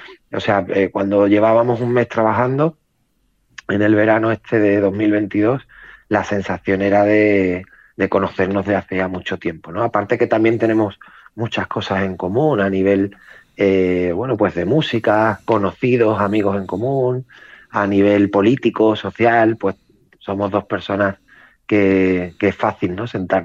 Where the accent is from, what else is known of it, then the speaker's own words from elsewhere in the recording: Jerez, Andalusia, Spain; es una peli que al fin y al cabo se hacía en Jerez. Y yo siempre he trabajado fuera y se hacía en mi tierra, en mi ciudad